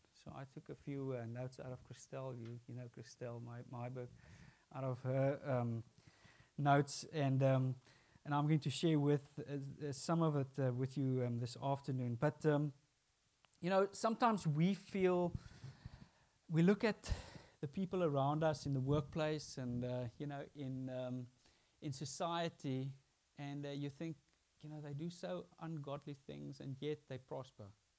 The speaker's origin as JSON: {"language": "English", "region": "London", "country": "United Kingdom", "said": "For those of you that don't know, I'm from London. It's that side of the Brexit border."}